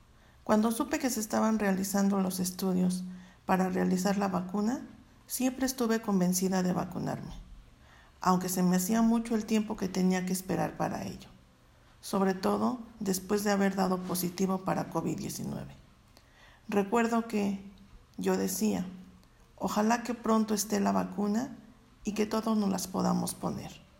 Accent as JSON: {"language": "Spanish", "region": "Morelos", "country": "Mexico", "said": "de Morelos."}